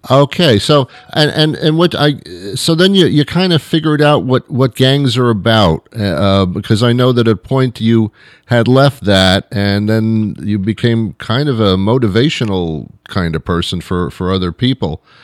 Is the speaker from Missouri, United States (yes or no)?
no; New York, United States; I'm from New York.